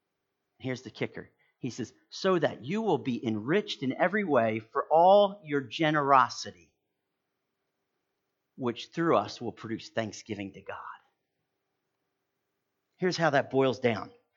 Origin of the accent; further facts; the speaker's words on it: Haddon Heights, New Jersey, United States; I grew up in Haddon Heights, so we're sharing all these great stories.